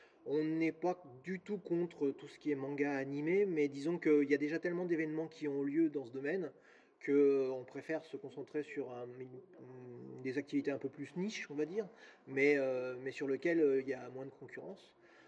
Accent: France; on est français, on ne va pas se priver

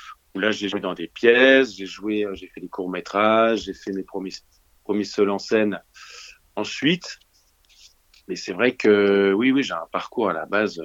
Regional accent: Lyon, Auvergne-Rhône-Alpes, France; Moi, je suis de Lyon à la base. Surtout, c'est une bonne partie de ma vie à Lyon. Et effectivement, j'avais fait une école de commerce à Lyon. Et ensuite, je suis parti à Paris

